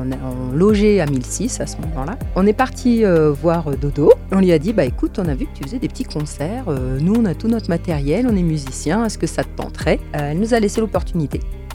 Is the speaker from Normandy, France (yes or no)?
yes; Le Havre, Normandy, France; moi je suis originaire du Havre, en Normandie.